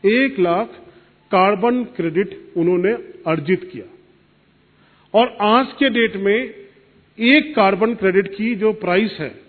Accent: Bihar, India; मैं मूलतः बिहार से रहने वाला हूं

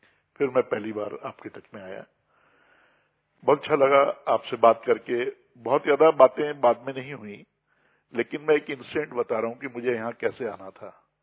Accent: Rudrapur, Uttarakhand, India; मैं रुद्रपुर उत्तराखंड से आया हूँ।

